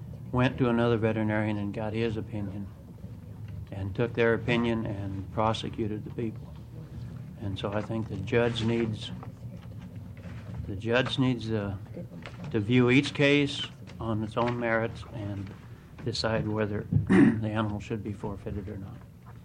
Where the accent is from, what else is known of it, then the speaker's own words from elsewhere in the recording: Milwaukie, Oregon, United States; from Milwaukee, Oregon